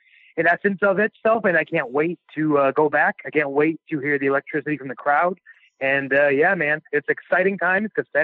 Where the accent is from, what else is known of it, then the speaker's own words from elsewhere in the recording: Cleveland, Ohio, United States; maybe it's just because I'm from Cleveland and I kind of have a workhorse mentality